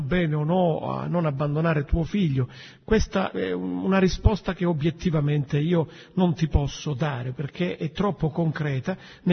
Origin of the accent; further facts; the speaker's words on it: Isola di Capo Rizzuto, Calabria, Italy; now in Noto, Italy; Io sono vescovo a Noto, ma sono anch'io calabrese, sono di Isola Capo Rizzuto, provincia